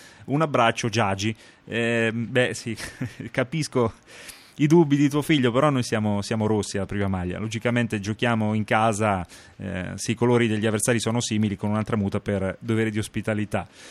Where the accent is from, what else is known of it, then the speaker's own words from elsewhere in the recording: Ancona, Marche, Italy; now in Sydney, Australia; Sono di Ancona, ma abito a Sydney in Australia da tanto tempo.